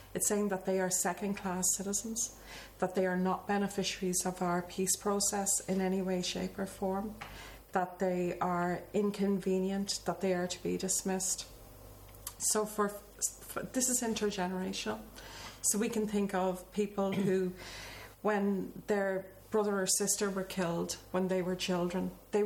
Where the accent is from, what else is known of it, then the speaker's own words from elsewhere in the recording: Dublin, Leinster, Ireland; I think growing up in Dublin, and what I've just described, where you'd be in a place where nobody had any money